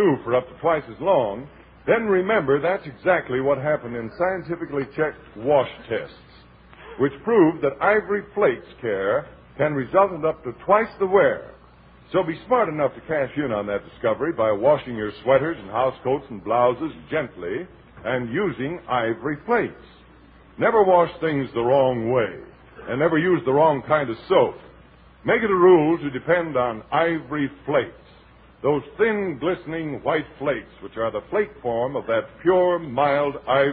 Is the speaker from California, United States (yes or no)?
no; Illinois, United States; born there; I was born in Illinois, too, so I'm a sucker, too.